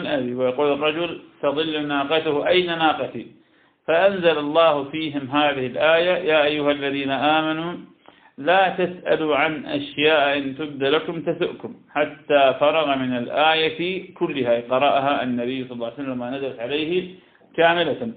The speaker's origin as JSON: {"language": "Arabic", "country": "Iraq", "said": "كان عندنا بالعراق ما يسمى بالستيكوتين"}